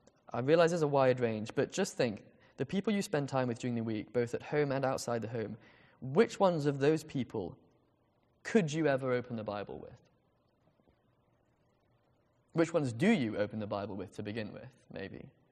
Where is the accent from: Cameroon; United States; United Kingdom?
United Kingdom; England; Maybe it's just something to do with being English. I really don't know.